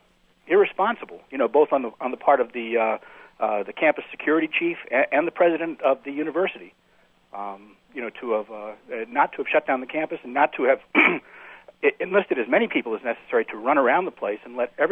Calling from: Tucson, Arizona, United States; Yeah, actually, I'm from Tucson, Arizona, but my daughter is a sophomore at Virginia Tech.

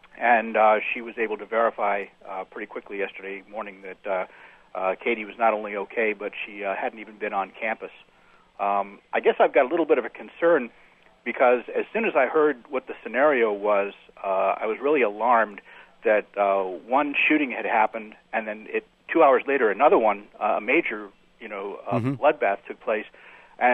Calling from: Tucson, Arizona, United States; Yeah, actually, I'm from Tucson, Arizona, but my daughter is a sophomore at Virginia Tech.

